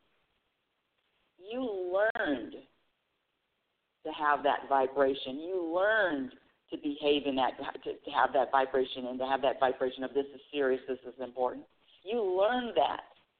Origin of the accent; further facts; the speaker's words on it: California, United States; You know, I'm from California.